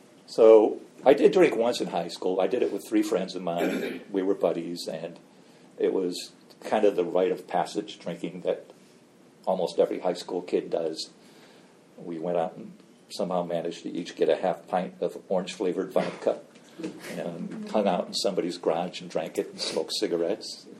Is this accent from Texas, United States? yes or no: no; Gary, Indiana, United States; I grew up in Gary, Indiana, and I kind of, my family wasn't that different than the other families on the block.